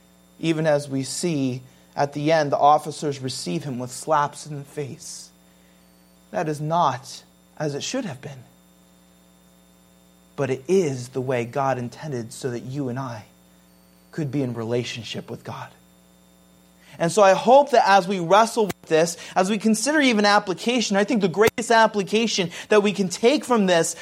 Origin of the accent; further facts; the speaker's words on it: United States; And I was always struggling as an American that didn't usually kiss.